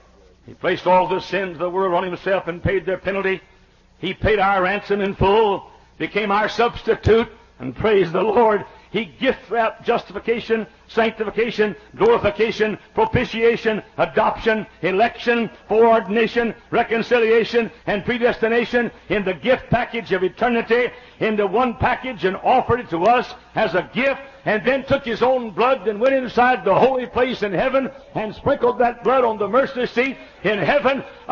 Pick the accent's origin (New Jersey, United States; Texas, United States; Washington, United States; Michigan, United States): Texas, United States; You see, I came from Texas where Jesus was born.